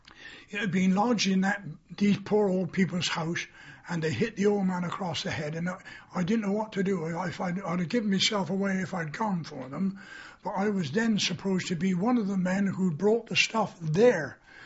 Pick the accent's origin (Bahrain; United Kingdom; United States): United Kingdom; England; So I said